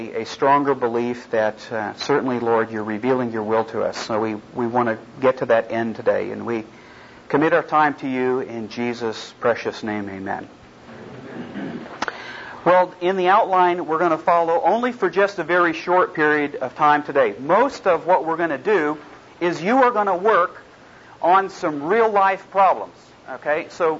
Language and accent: English; Oklahoma City, Oklahoma, United States; I'm from Oklahoma City.